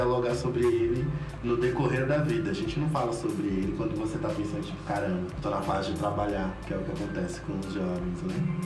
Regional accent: São Paulo, Brazil; principalmente falando de Parelheiros, que é onde eu moro, onde eu cresci

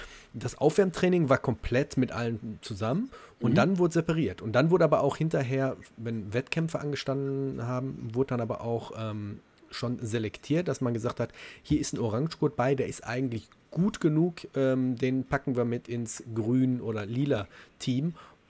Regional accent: Gelsenkirchen, North Rhine-Westphalia, Germany; Gelsenkirchen

